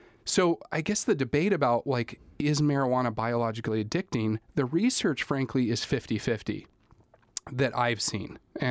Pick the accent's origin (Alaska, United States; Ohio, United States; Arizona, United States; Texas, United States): Alaska, United States; Girdwood; And frankly, I grew up in Girdwood.